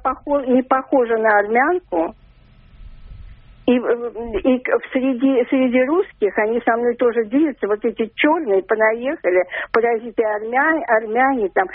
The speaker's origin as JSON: {"language": "Russian", "region": "Baku", "country": "Azerbaijan", "moved": "yes", "said": "я вообще-то с Азербайджана, живу здесь уже 30 лет. Я беженка, я армянка. Вы знаете, сейчас у вас такая вот тема очень меня прямо резанула, несмотря на то, что я бежала из Баку."}